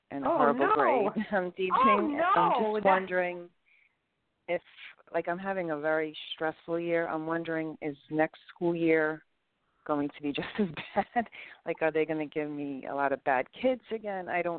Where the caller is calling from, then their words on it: Long Island, New York, United States; From Long Island.